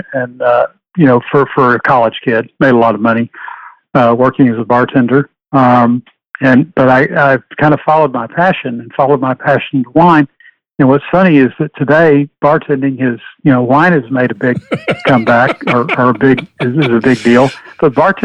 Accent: Houston, Texas, United States; I'm a native Houstonian. Was born and raised in Houston, went to Sharpstown High School, went to the University of Houston.

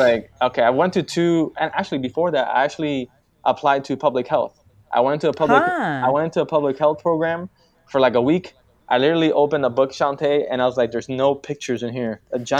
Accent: Miami, Florida, United States; So basically … born and raised in Miami, Florida.

